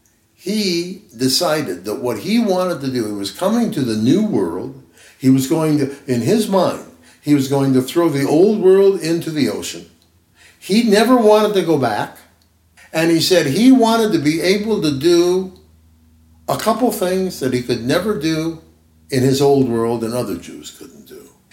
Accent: Ames, Iowa, United States; Now, when I grew up in Ames, Iowa, all of this is key to answering your question. When I went through school until I got into high school, I was the only Jew.

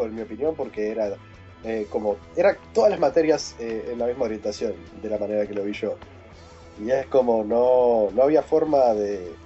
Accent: Maldonado, Uruguay; Nacido y criado en Maldonado.

